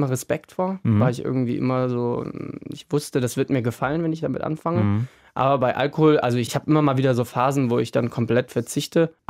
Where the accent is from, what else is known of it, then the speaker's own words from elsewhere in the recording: Hesse, Germany; weil ich komme aus der Gegend Frankfurter Raum, da, dörflicheren Gegend.